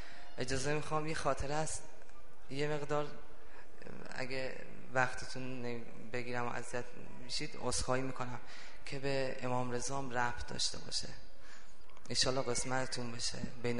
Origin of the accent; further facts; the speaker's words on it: Iran; گفتم آره من ایرانیم.